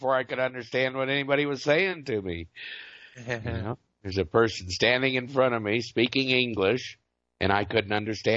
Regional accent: Oregon, United States; And I said, I'm from Oregon.

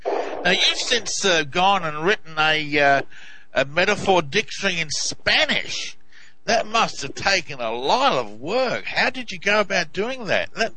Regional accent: Australia; accent: Australian; Yes, I've been told that before. Can't my Aussie accent. Sorry about that.

